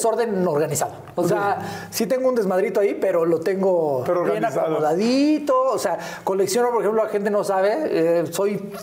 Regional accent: Ciudad Satélite, State of Mexico, Mexico; primer año de vida y de ahí nos fuimos al hermosísimo y orgulloso pueblo de Satélite, señoras y señores. Yo soy Sateluco de Hueso Colorado.

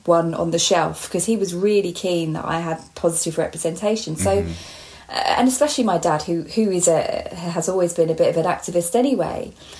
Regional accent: East of England, United Kingdom; Growing up in Hertfordshire.

